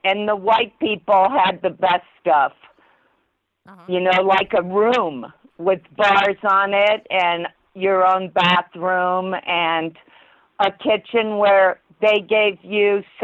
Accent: Arlington, Virginia, United States; also born or lived in Staten Island / San Pedro; Arlington, Virginia.

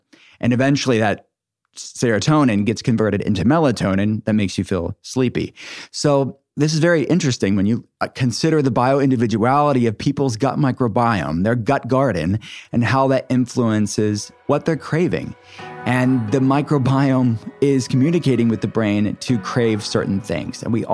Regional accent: Pittsburgh, Pennsylvania, United States; published out of the University of Pittsburgh, my city, my hometown, where my functional medicine telehealth center is based.

